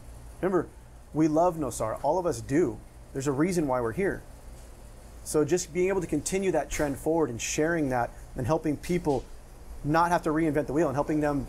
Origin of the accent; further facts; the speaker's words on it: United States; Ryan and I grew up in the States